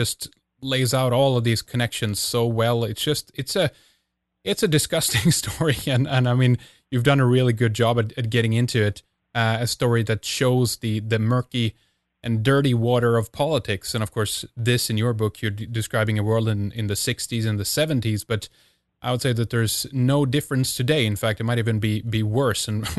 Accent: Sweden; from Sweden.

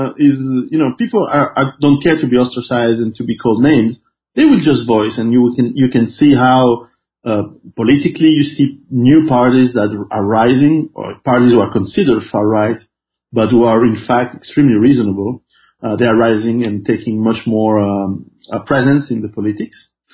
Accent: Switzerland; I was raised in Switzerland, and Switzerland is a very peaceful, very quiet country, still is.

